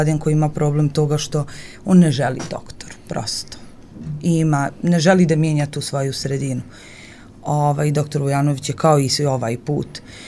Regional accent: Romanovci, Republika Srpska, Bosnia & Herzegovina; Romanovce, moje rodno selo. Mi smo odrasli uz Mladenka.

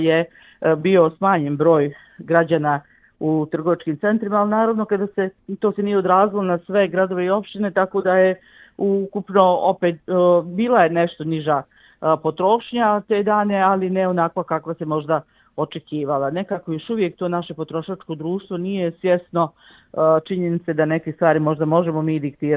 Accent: Bosnia & Herzegovina; nego kod nas u Bosni i Hercegovini

